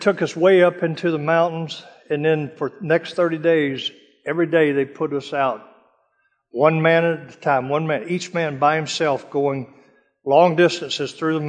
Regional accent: Cherry Point, North Carolina, United States; spending the Christmas holidays with my parents in eastern North Carolina there where I told you I grew up around Cherry Point.

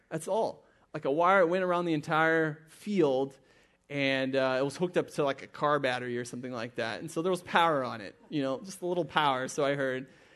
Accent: Germany; I grew up in Germany, a little cow town. And so in our little town, it was just 800 people in our town, so pretty small, lots of farmers, predominantly farmers

